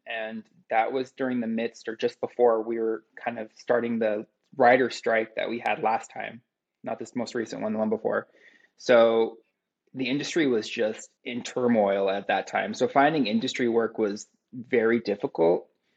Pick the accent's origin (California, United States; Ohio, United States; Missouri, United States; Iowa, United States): California, United States; Encino; also born or lived in Palm Springs; Originally, I'm from Palm Springs, but I always feel weird saying I'm from there because I have no memories of that place. All my memories are here in LA. I grew up in Encino, which is very much classic LA Valley.